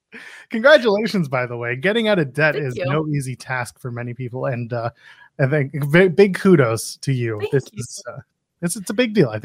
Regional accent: Canada; As a Canadian

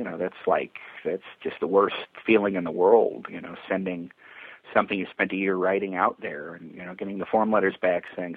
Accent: Chicago, Illinois, United States; I'm from Chicago, a big TV town, especially in 92

